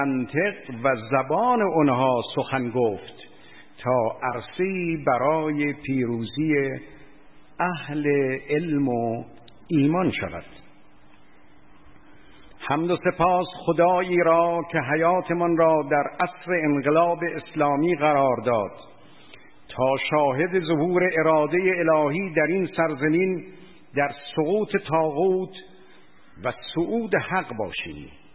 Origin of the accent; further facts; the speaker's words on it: Iran; ما ایرانی هستیم و مسلمان و دوستدار اهل بیت.